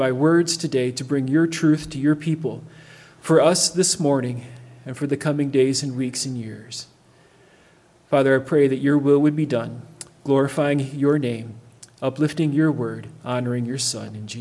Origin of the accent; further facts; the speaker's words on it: Michigan, United States; Even though I grew up on Lake Huron, my parents never could afford a boat.